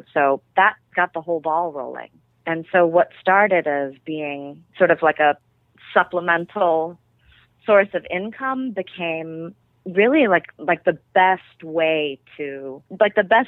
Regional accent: Oakland, California, United States; Sure. Well, I was born in Oakland, California, born and raised, and I went to Juilliard for college.

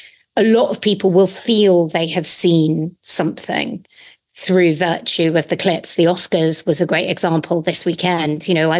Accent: United Kingdom; now in United States; But here, living as a Brit in the US, you feel it acutely.

